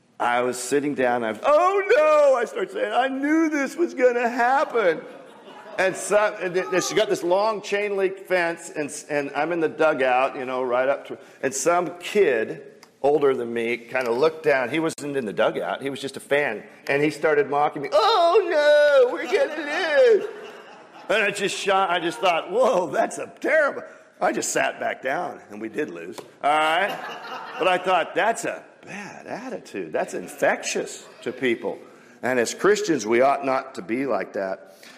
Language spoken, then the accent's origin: English; Kirkland, Washington, United States; I'm from Kirkland, Washington. We had some of the nicest Little League baseball facilities on the planet.